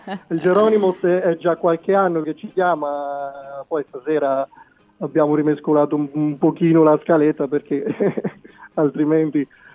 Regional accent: Marche, Italy; Siamo tutti marchigiani.

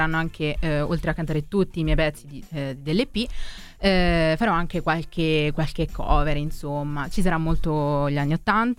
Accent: Anzio, Lazio, Italy; now in Rome, Italy; Sono di Anzio, però praticamente romana. Vivo a Roma ultimamente.

